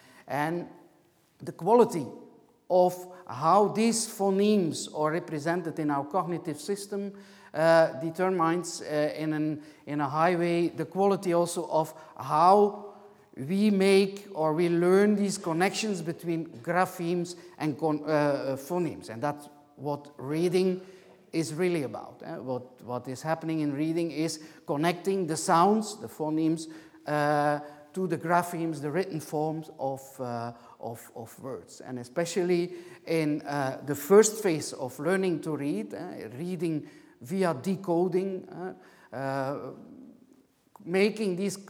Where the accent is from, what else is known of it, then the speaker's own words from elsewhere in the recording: Flanders, Belgium; English is a second language; although I'm a Belgian, I'm coming from the Dutch-speaking part of Belgium, and my French is not at the level, proficiency level, to give a lecture in French.